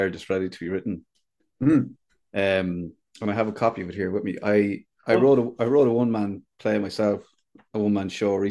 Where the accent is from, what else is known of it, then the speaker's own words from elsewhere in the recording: Athlone, Leinster, Ireland; I grew up in the Midlands and Athlone or whatever, and it was about me growing up and all that kind of stuff.